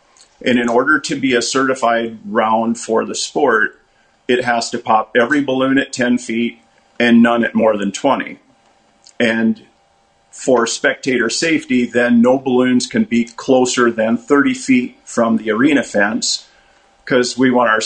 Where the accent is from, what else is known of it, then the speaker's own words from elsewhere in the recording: Wessington Springs, South Dakota, United States; I'm from Wessington Springs, South Dakota, a rancher born and raised here.